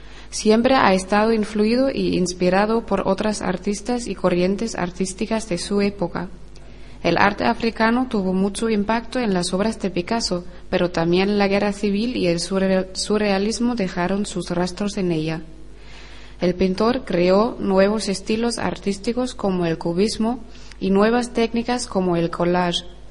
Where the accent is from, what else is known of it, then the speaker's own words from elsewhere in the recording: Germany; Spanish is a second language; tengo 26 años, soy de Alemania